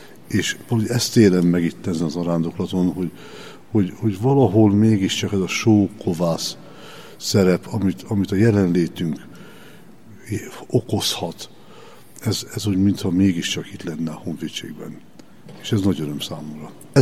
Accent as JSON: {"language": "Hungarian", "town": "Szekszárd", "region": "Tolna", "country": "Hungary", "tie": "born or raised there", "said": "mert szekszárdi vagyok"}